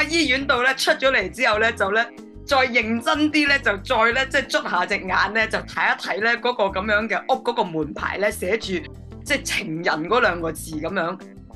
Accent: Guangdong, China; 可能喺我哋廣東人咧比較少用啦

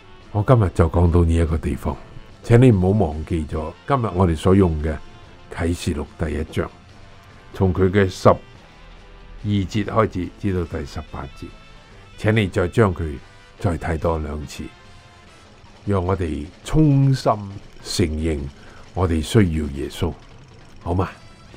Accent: Guangdong, China; 每一个人能够顶得住，我们广东人所说。

